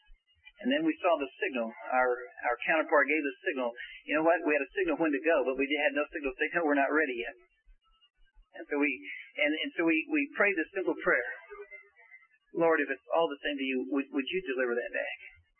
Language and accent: English; United States; You see, I grew up in America, in the middle of America, and everyone in my city had a Bible.